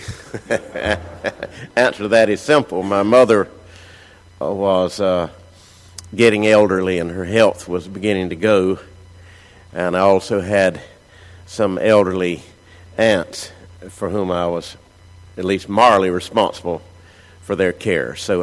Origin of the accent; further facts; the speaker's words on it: North Carolina, United States; also born or lived in Jackson, Mississippi; when we left Jackson, Mississippi to go back to my home state of North Carolina, I certainly did leave a good part of my heart here. I was here 11 years on this campus